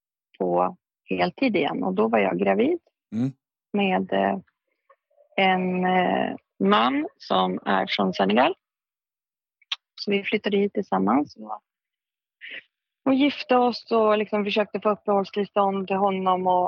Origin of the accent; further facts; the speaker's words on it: Fagersta, Västmanland County, Sweden; jag kan inte bo i Fagersta där jag kommer från hos pappa, för att trivs inte där. Mm. När jag växte upp där så kände jag bara att jag måste därifrån.